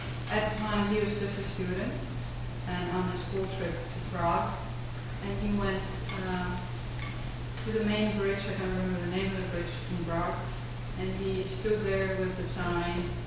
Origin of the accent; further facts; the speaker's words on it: Denmark; I grew up in Denmark, so I was quite close to all of you